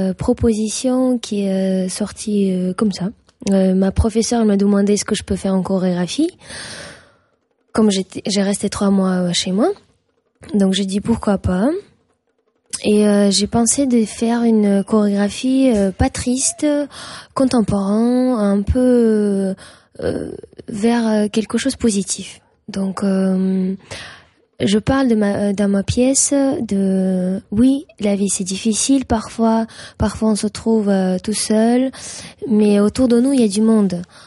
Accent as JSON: {"language": "French", "country": "Kazakhstan", "tie": "born or raised there", "said": "qui travaille aussi avec mon pays natal, Kazakhstan."}